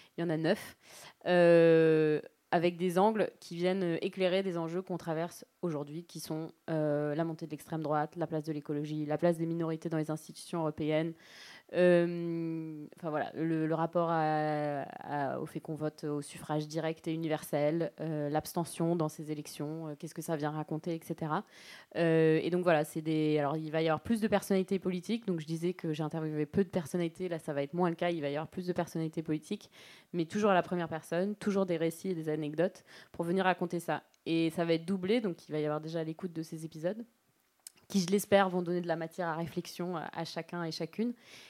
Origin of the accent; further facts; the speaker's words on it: Marseille, Provence-Alpes-Côte d'Azur, France; parce que moi je suis marseillaise